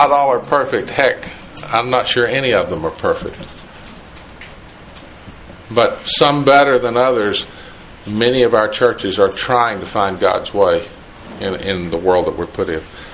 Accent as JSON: {"language": "English", "country": "United States", "tie": "born there", "said": "I was born in the United States. Not everybody is."}